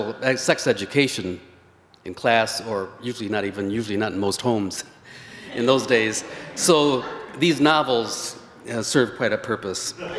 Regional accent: Benton Harbor, Michigan, United States; also born or lived in Chicago, Illinois; I'm another South Side Chicago native, though I grew up in Benton Harbor

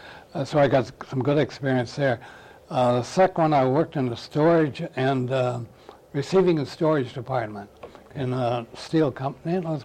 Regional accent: Center Line, Michigan, United States; Yeah, it's a little town called Centerline.

